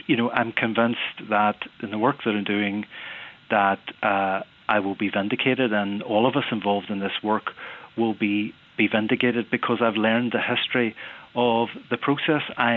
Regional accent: Derry, Northern Ireland, United Kingdom; now in Belfast, United Kingdom; I'm from Derry. I care about the people on this island. I'm inspired by my own upbringing.

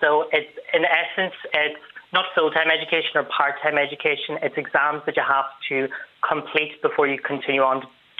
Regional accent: Ulster, Ireland; I'm from Donegal, it's a rural area

